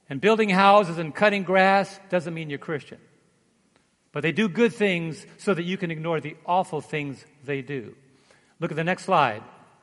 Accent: Brooklyn, New York, United States; I'm from Brooklyn.

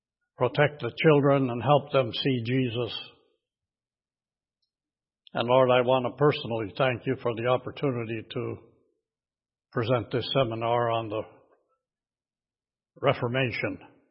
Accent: Waukegan, Illinois, United States; I joined the St. Mark's Lutheran Church in Waukegan, Illinois, my hometown.

